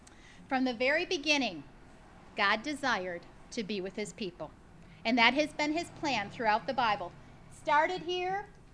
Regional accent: Niagara Falls, New York, United States; who you might not know this little tidbit because I'm from Niagara Falls.

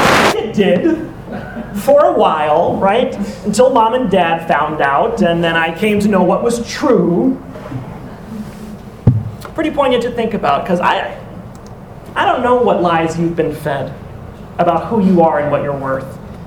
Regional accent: Louisiana, United States; You know, when I grew up in Louisiana, you guys have heard me mention I had two older brothers, Michael and Mark.

